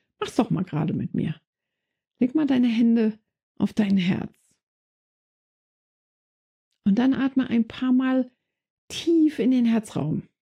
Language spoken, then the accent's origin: German; Germany; Ich komme aus Deutschland, er aus Kanada. Mein Englisch ist ziemlich flüssig und er spricht gar kein Deutsch.